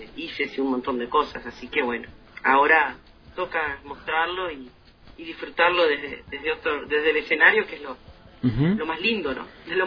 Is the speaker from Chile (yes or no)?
no; Paysandú, Uruguay; no es que hable de Paysandú, mi ciudad natal, yo soy del interior ahí, frente a Entre Ríos, frente a Colón, Entre Ríos.